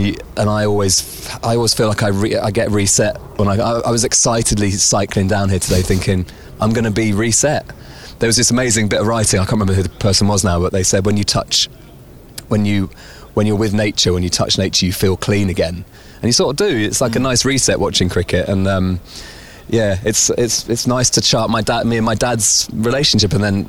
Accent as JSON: {"language": "English", "town": "Bromley", "region": "South East England", "country": "United Kingdom", "tie": "born or raised there", "also_born_or_lived": "Essex / Hertfordshire", "said": "I was born in Bromley, so I'm from Kent. Then we moved to Essex when I was about 11. And then we moved to Hertfordshire when I was about 14."}